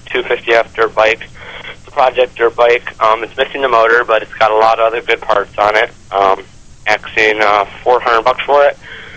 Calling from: Wyoming, United States; Calling from Wyoming.

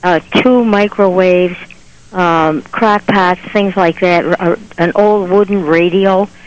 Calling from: Springville, New York, United States; Springville, New York.

